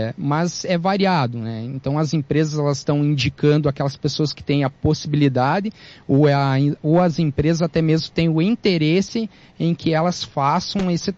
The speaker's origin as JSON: {"language": "Portuguese", "region": "Rio Grande do Sul", "country": "Brazil", "said": "Venho da Serra Gaúcha"}